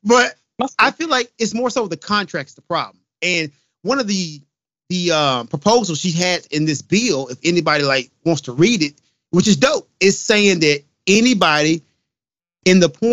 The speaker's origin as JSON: {"language": "English", "town": "Memphis", "region": "Tennessee", "country": "United States", "said": "I'm from the South. Memphis, Tennessee, right?"}